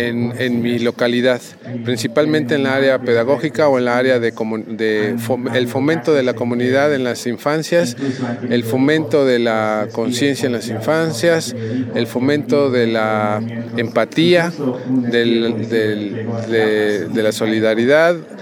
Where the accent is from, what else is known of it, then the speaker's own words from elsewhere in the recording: Mexico City, Mexico; Vengo de la Ciudad de México. Soy estudiante de la Universidad Autónoma de la Ciudad de México de la licenciatura de Antropología Social.